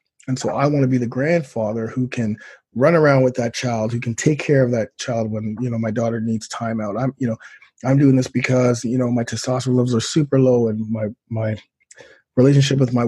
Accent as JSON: {"language": "English", "town": "Toronto", "region": "Ontario", "country": "Canada", "tie": "born or raised there", "said": "I grew up in Toronto"}